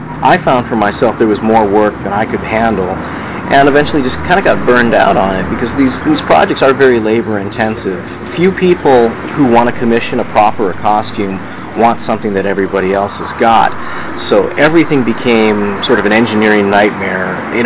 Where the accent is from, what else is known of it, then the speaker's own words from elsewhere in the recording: California, United States; Originally, I was from Northern California.